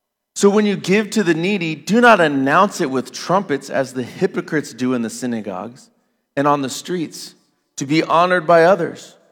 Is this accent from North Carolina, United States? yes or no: no; Las Vegas, Nevada, United States; like I grew up in Las Vegas for my childhood